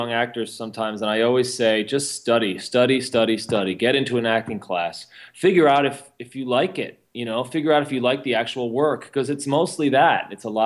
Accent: Tenafly, New Jersey, United States; I grew up in Tenafly, New Jersey, which is this beautiful green suburb right outside Manhattan, right over the George Washington Bridge.

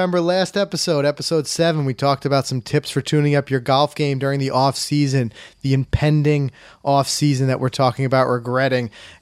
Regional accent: New York, United States; And we're from New York, New Jersey.

